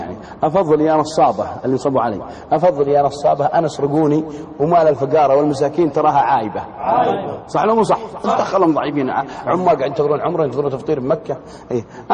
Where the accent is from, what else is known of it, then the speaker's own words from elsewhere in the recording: Unaizah, Al-Qassim, Saudi Arabia; من الدمام العنيزه ديرتنا خصوصا رمضان